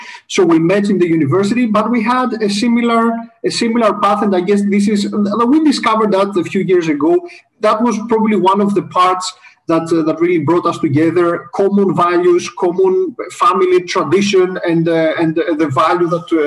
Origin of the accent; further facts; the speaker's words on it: Greece; Well, I'm Greek, so I grew up in Greece.